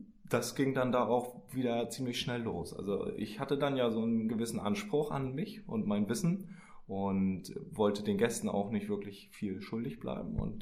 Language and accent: German; Mecklenburg-Vorpommern, Germany; born there; now in Hamburg, Germany; ich lebe schon seit ein paar Jahren immer wieder on-off hier in Hamburg. Ich komme ursprünglich aus Mecklenburg, da bin ich geboren, habe aber wiederum so Hamburger Wurzeln. Also so ein bisschen Hamburger Blut fließt auch noch in mir.